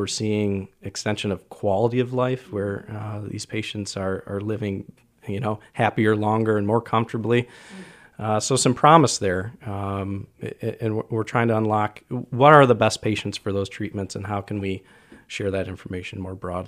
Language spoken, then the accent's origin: English; Ada, Michigan, United States; So I'm from the area. I grew up in Ada, went to Forest Hills Central, and later to Grand Valley for biomedical science.